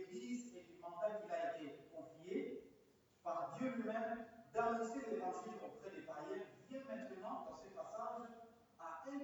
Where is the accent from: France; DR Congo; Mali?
DR Congo; En fait, je viens de la République démocratique du Congo, ce qu'on appelait le Zaïre.